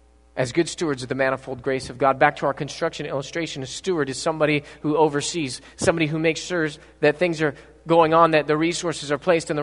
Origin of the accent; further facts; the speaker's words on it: San Bernardino, California, United States; hold on a second, because I grew up in San Bernardino. At one point, my family was living in our car.